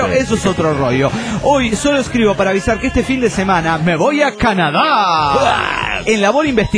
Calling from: Tibas, Costa Rica; Hola, soy … de Tibias, Costa Rica.

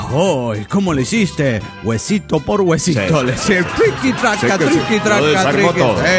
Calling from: Monterrey, Nuevo León, Mexico; de Monterrey, Nuevo León, México.

